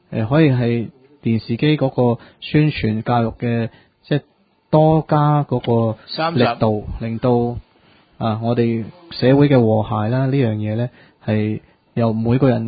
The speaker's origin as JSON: {"language": "Cantonese", "country": "China", "said": "係咪我哋中國人都成日話三歲定八十"}